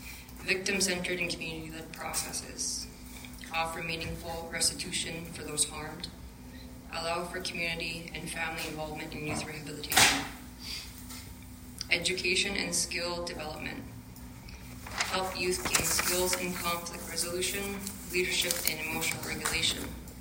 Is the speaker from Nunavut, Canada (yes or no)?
yes; Rankin Inlet, Nunavut, Canada; also born or lived in Iqaluit; growing up in Rankin, Akbet, and here in Iqaluit